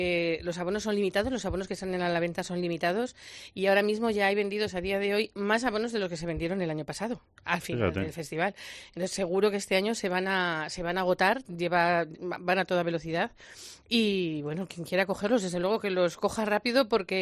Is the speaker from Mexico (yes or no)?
no; Zamora, Castile and León, Spain; estamos en Zamora, yo soy muy zamorana, adoro Zamora, y como dices tú, yo tiro para la tierra